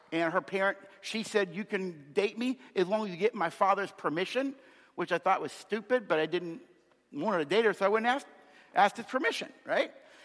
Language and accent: English; Miami, Florida, United States; born there; I was born in 1961 in Miami to Richard and Barbara.